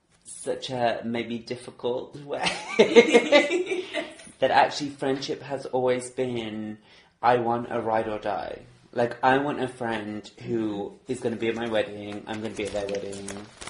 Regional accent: England, United Kingdom; I'm not a traveller. I'm very English.

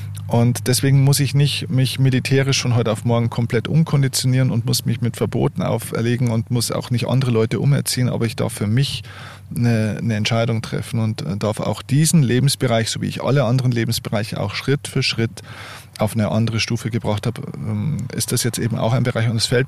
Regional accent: Bavaria, Germany; wir kommen aus Niederbayern, also gute Hausmannskost und so weiter.

